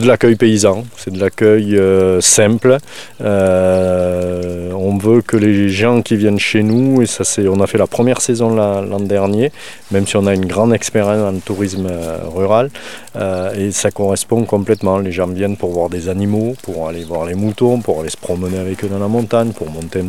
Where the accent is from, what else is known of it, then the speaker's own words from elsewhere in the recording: Florac, Occitanie, France; J'ai 55 ans, je suis pluriactif, je suis natif de Florac, avec ma famille du Vallon d'Hispaniac, Paros, Molines, par ma mère, et puis plutôt avec mon nom, plutôt du côté espagnol.